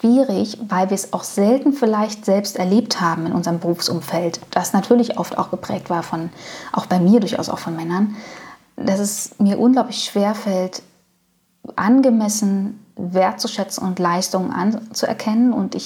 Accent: Berlin, Germany; Ich bin im ostdeutschen Umfeld groß geworden. Also ich bin im Osten geboren, aus Berlin geboren. Und nur weil dann, als ich 7 war, ist die Mauer gefallen

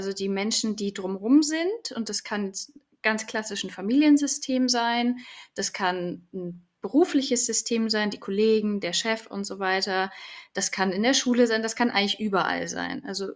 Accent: Munich, Bavaria, Germany; bin aus München schon immer gewesen. Ich habe mal einen kurzen Ausflug nach Heidelberg gemacht, da habe ich meinen Master gemacht, aber ansonsten bin ich sehr verwurzelt hier in München.

